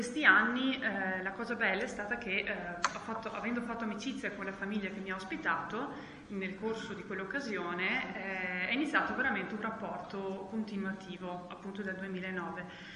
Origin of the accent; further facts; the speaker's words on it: Vicenza, Veneto, Italy; come prima vi ho accennato vengo da Vicenza